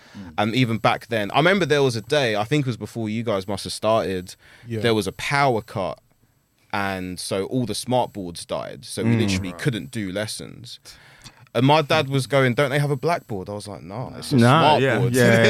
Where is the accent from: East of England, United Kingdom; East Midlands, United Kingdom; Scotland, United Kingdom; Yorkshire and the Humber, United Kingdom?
East of England, United Kingdom; Chafford Hundred; also born or lived in New Cross; I was born in New Cross, lived there till I was like three. We were like one of the first families to move into Chafford, like 94, 95.